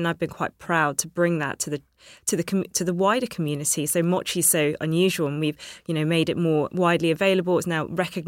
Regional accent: London, United Kingdom; Growing up in London really helped

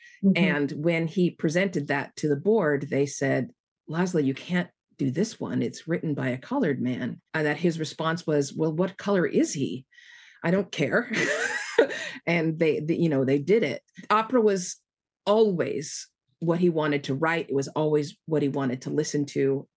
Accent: Whittier, California, United States; Well, I was born in Whittier. All of us, you know, grew up there. I went, my first semester of college was at USC. So LA is my hometown. It will always be my hometown.

